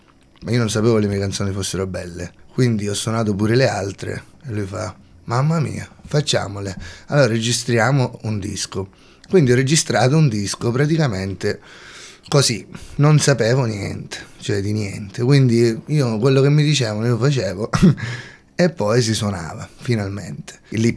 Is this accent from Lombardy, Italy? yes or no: no; Torregrotta, Sicily, Italy; moved away as an adult; also born or lived in Edinburgh, United Kingdom; Ho 25 anni, vengo dalla Sicilia, provincia di Messina, Torre Grotta. Ho vissuto lì fino a quando avevo 18 anni, poi sono andato via e sono andato in Scozia, a Edimburgo. Ho vissuto lì per 3 anni e mezzo.